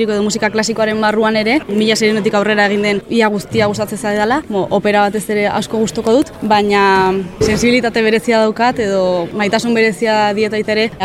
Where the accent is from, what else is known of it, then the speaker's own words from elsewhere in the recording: Vitoria-Gasteiz, Basque Country, Spain; baina Gasteizen hasi nintzen, ni Gasteizkoa naiz